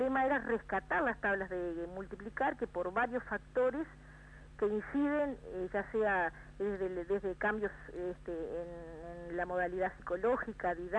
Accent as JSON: {"language": "Spanish", "country": "Uruguay", "said": "Como buenos uruguayos hicimos una parrilla"}